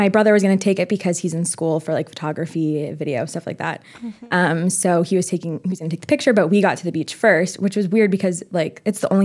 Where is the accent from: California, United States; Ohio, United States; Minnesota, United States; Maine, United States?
Maine, United States; I'm from Maine originally, mm-hmm. And my family still lives there.